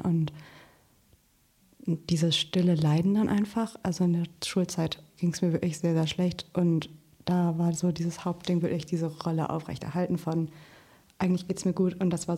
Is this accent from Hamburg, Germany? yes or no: no; Lower Saxony, Germany; born there; now in Kiel, Germany; ich bin 25 Jahre alt, gebürtige Ostfriesin, wohne aber gerade in Kiel